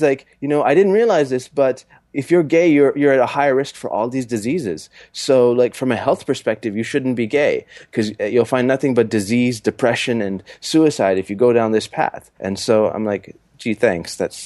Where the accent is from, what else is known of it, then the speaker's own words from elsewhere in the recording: Canada; My dad fled, and I was born and raised in Canada.